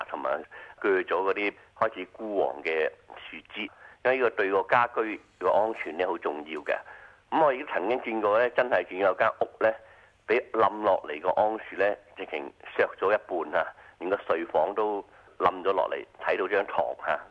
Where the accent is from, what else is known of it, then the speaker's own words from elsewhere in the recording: Australia; 咁我哋澳洲人咧就好清楚嘅